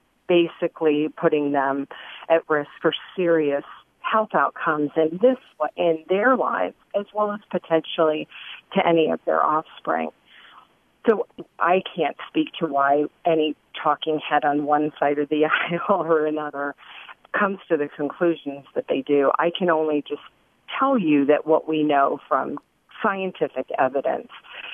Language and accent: English; Miami, Florida, United States; born or raised there